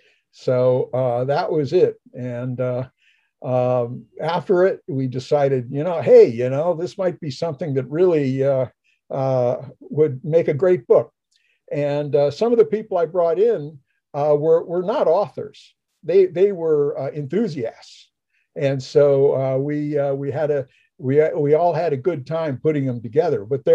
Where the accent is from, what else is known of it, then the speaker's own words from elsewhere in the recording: Los Angeles, California, United States; And my hometown is Los Angeles, Santa Monica, stuff like that.